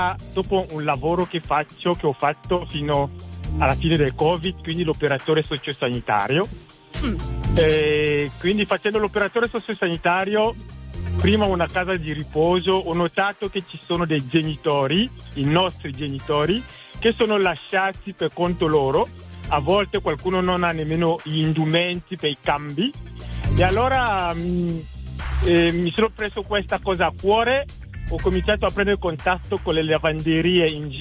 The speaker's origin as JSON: {"language": "Italian", "country": "Cameroon", "moved": "yes", "lives_now": "Cremona, Italy", "said": "Io sono un camerunense che abita in Italia da quasi 18 anni."}